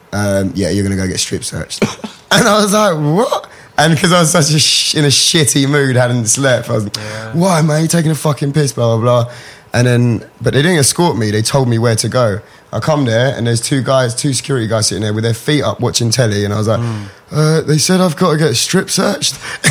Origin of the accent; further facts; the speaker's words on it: Kingston, London, United Kingdom; Kingston.